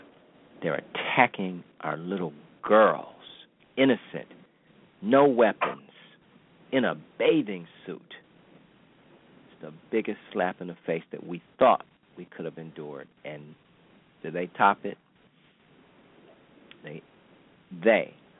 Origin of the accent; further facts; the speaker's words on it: Cleveland, Ohio, United States; It wasn't my hometown, Cleveland, with that boy.